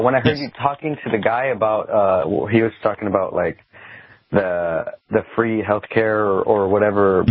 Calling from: United States; from America.

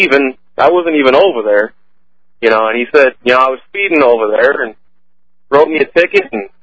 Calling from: Indiana, United States

